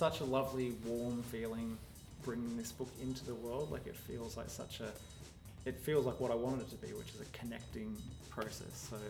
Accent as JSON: {"language": "English", "region": "Queensland", "country": "Australia", "tie": "born or raised there", "said": "I grew up on the Sunshine Coast, seeing photos of my parents head to toe in woolens and digging themselves out from the car is such a strong memory."}